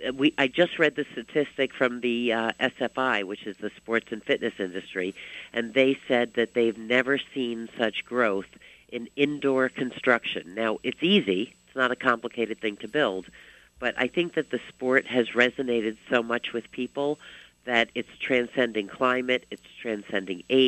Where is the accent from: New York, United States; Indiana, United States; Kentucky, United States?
New York, United States; New York City; I'm from New York City.